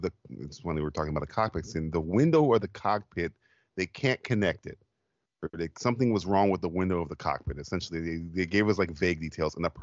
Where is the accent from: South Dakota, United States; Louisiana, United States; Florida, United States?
Florida, United States; I'm from Florida, so it's a great wedding.